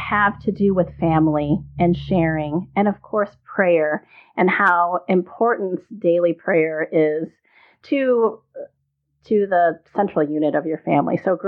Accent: United States; And as an American going to these receptions, I think the first thing that came to my mind is how transparent and see-through these were.

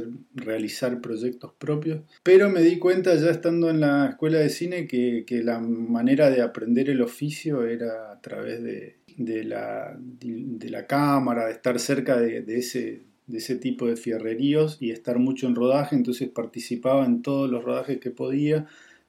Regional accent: Posadas, Misiones, Argentina; also born or lived in Córdoba; yo soy de Misiones, de Posadas, del noreste, digamos, de la Argentina, en el límite con Brasil y con Paraguay. Y me fui a estudiar a Córdoba

